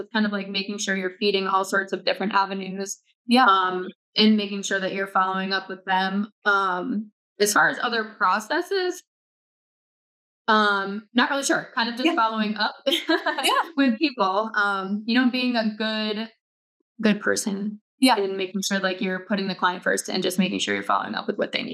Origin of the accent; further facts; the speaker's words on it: New York, United States; I'm a New Yorker. Like I do like to reply really quickly. I talk really fast. I talk with my hands